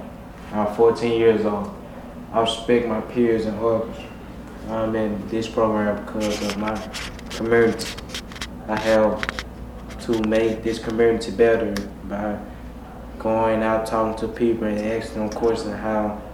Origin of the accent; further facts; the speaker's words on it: Enola, United States; I was born on 2001, September 4th. I was raised in Enola.